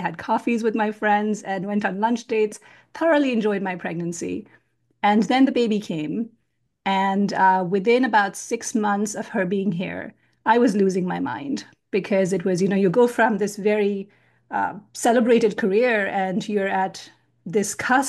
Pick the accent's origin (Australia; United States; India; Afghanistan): India; being an only child growing up in India in the 1980s, there was always this intense pressure to excel.